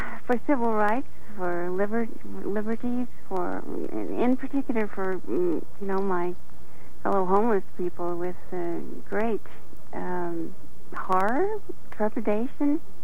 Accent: New England, United States; I grew up in New England. I grew up where the American Revolution started

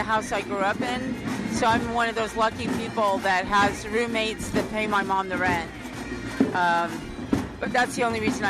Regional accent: Sunnyvale, California, United States; also born or lived in Santa Cruz, United States; I grew up in Sunnyvale, and then I lived in Santa Cruz for 10 years when I went to school here in the 80s.

